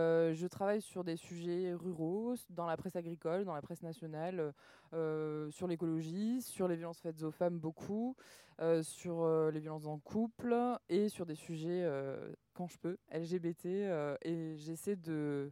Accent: Occitanie, France; now in Crest, France; Alors, moi, j'ai vécu, on va dire que j'ai grandi dans le Tarn. Après, je suis partie en ville. Et en 2018, j'ai atterri dans la Drôme, à Cré, qui est une ville de 9000 habitants, sur un territoire de 50000 habitants.

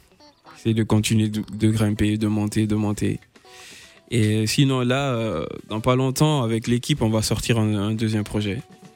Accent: Guinea; born there; Ouais je suis né en Guinée.

